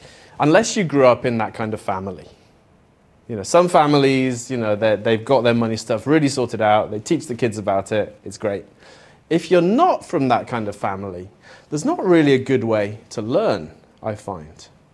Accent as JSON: {"language": "English", "country": "Spain", "tie": "born or raised there", "lives_now": "Japan", "said": "I grew up in Spain, so I really do feel like I'm European, which is strange considering that I'm now becoming Japanese. But so I came to Japan in 2000, straight out of university."}